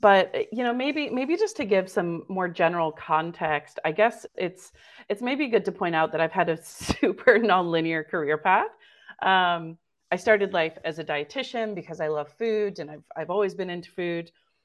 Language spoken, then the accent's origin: English; United States; Like, we're both American, right?